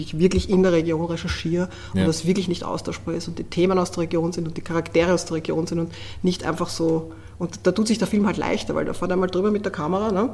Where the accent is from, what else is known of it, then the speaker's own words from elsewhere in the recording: Vienna, Austria; Als Wienerin.